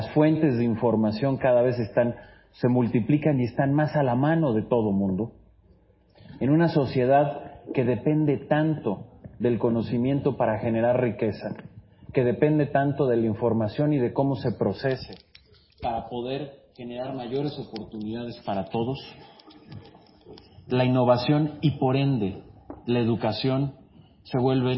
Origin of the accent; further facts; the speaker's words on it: Mexico; esa es la pregunta que nos tenemos que hacer como mexicanos.